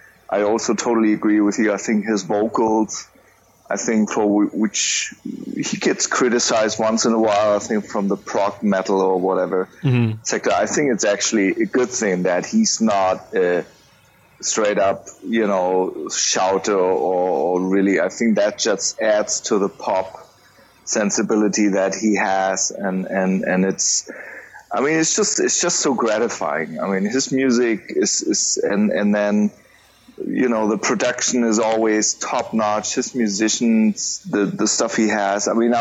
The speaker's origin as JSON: {"language": "English", "country": "Germany", "second_language": "English", "said": "I'm from Germany, based in Munich."}